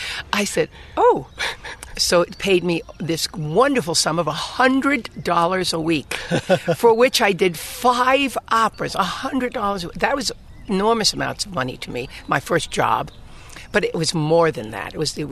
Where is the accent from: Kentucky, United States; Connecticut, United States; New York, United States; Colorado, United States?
New York, United States; Brooklyn; I didn't have a clue. I was from Brooklyn.